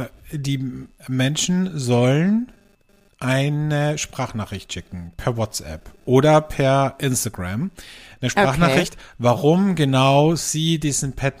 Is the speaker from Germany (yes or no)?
no; Austria; bei uns in Österreich